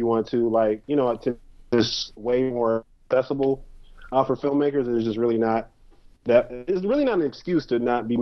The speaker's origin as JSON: {"language": "English", "town": "Chicago", "region": "Illinois", "country": "United States", "said": "I'm from Chicago, so I used to really root for the Bears."}